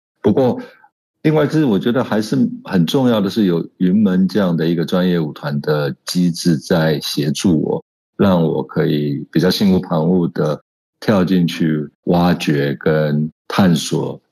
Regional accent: Taiwan; 我从小就在台湾的舞蹈实验班的教育里面一路到大学

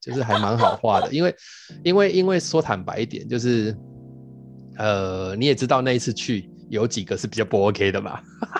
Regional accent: Tainan, Taiwan; 就是因为我们都是台南人嘛，所以就会有点亲切感。

